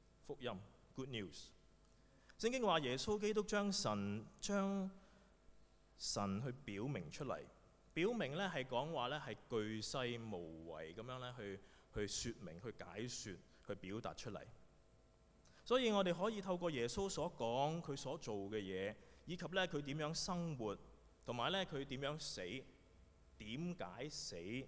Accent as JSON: {"language": "Chinese", "country": "China", "said": "跟我們中國人一些我們的思想、一些成語其實都相近的"}